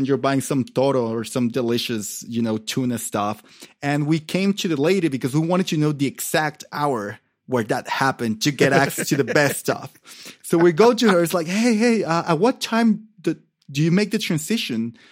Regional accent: Mexico City, Mexico; also born or lived in Oaxaca; I grew up in Mexico City, right?

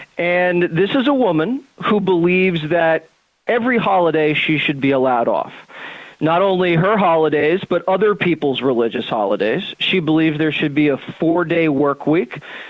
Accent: Philadelphia, Pennsylvania, United States; We're both Philly, and we're fanatics in our own special way.

